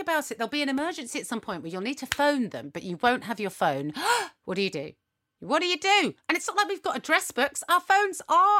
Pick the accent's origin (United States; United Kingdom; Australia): United Kingdom; I suppose if people listen to this and they're from North America, they might describe us as very British, even with you, Alison, you know, it's a very British vibe.